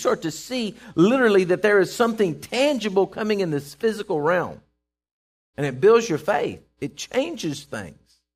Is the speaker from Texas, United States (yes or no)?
yes; Texas, United States; I'm going incognito. They'll never know I'm from Texas.